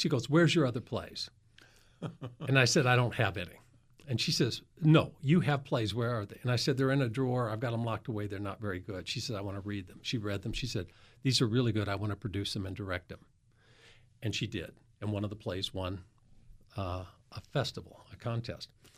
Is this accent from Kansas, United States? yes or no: no; Evansville, Indiana, United States; The God I grew up with in the Lutheran Church Missouri Synod in Evansville, Indiana, was this angry, bearded, white guy sitting on a cloud waiting for me to step out of line and throw me into hell, right?